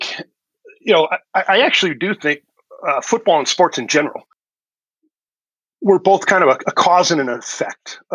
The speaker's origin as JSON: {"language": "English", "region": "the North", "country": "United States", "tie": "born or raised there", "said": "I grew up in the North, I've lived in the North my whole life."}